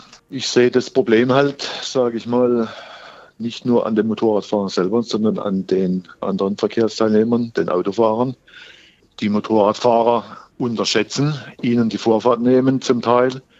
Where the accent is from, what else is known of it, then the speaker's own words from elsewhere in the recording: Baden-Württemberg, Germany; Besonders bei uns im Schwarzwald.